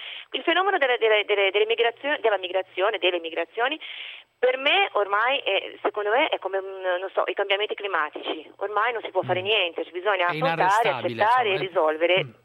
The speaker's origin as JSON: {"language": "Italian", "country": "Brazil", "second_language": "Italian", "moved": "yes", "lives_now": "Italy", "said": "io sono extracomunitaria anch'io, come può sentire, sono brasiliana, vivo in Italia da 15 anni"}